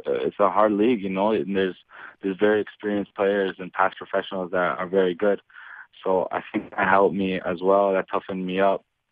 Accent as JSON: {"language": "English", "town": "Toronto", "region": "Ontario", "country": "Canada", "tie": "born or raised there", "said": "Toronto FC, because it is my hometown club."}